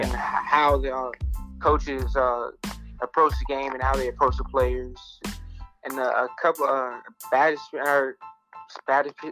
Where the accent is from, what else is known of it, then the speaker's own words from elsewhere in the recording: Greenville, South Carolina, United States; So I'm from Greenville, South Carolina.